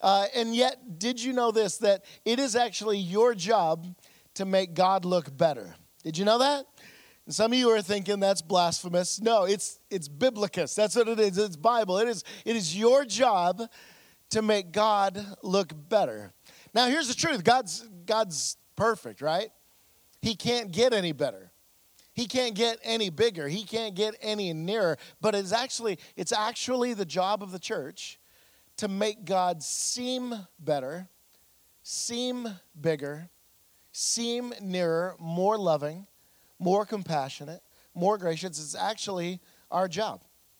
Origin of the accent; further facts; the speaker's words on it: Montana, United States; We come from Montana where the men are men and so are some of the women.